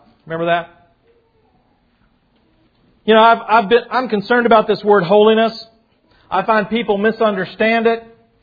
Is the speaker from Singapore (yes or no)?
no; Florida, United States; I'm from Florida. I've seen thunderstorms roll in that make the hairs on the back of your neck stand up.